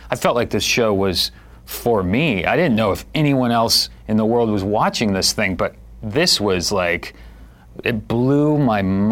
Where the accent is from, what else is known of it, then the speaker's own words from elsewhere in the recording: Santa Cruz, California, United States; I grew up in Santa Cruz, like up in Northern California, removed from Los Angeles and Hollywood culture completely.